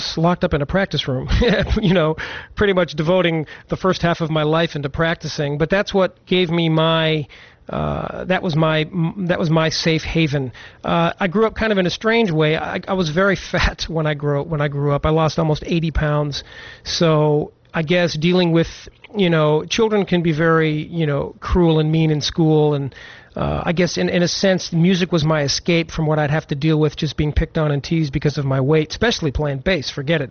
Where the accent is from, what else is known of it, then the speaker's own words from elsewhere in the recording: Tucson, Arizona, United States; Well, I'm from Tucson, Arizona, originally. and I was very fortunate to grow up in a house where pursuing your dream and your art was something that was a big part of my life.